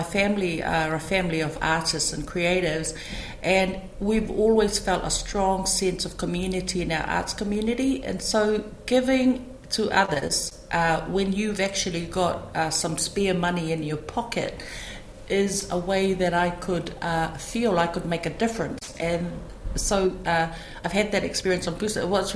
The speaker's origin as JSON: {"language": "English", "country": "Samoa", "said": "I'm a Samoan, I was born in Savai"}